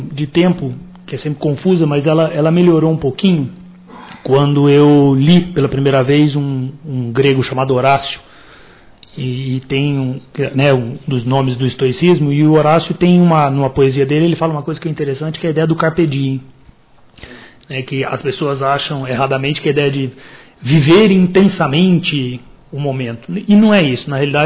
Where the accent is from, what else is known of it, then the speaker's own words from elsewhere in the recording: Guaxupé, Minas Gerais, Brazil; now in São Paulo, Brazil; eu sou de Guaxupé com muito orgulho. Eu sou. A minha família é daqui. Eu estou fora de São Paulo, mas não perdi. Estou fora de Guaxupé, estou em São Paulo. Eu trabalho em São Paulo.